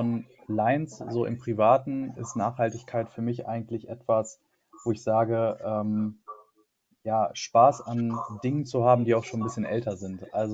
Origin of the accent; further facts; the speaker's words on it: Detmold, North Rhine-Westphalia, Germany; Ich komme aus Detmold.